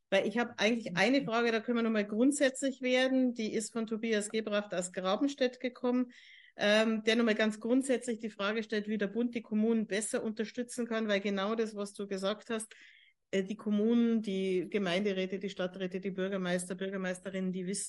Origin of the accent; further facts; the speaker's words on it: Bavaria, Germany; Ich sage als Bayerin müsste.